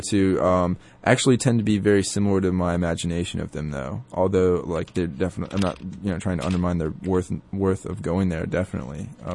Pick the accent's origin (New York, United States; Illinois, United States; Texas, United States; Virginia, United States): Virginia, United States; also born or lived in Australia; I was only there as a baby, though. I was pretty much raised in the good old USA.